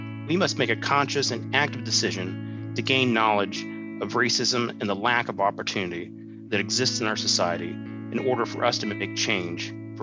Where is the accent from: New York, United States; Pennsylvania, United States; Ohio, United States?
Ohio, United States; Sherrodsville; I grew up in Sherrodsville in Carroll County, which is about 40 miles south of Canton.